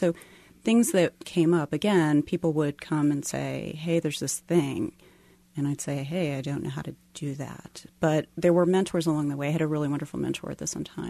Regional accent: Maryland, United States; now in Kansas City, United States; Sure. I grew up in Maryland and I got an internship at the Virginian Pilot

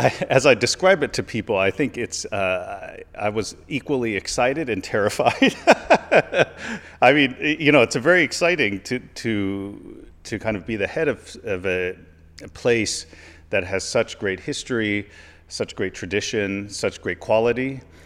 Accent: Nashville, Tennessee, United States; Well, I grew up in Nashville, Tennessee.

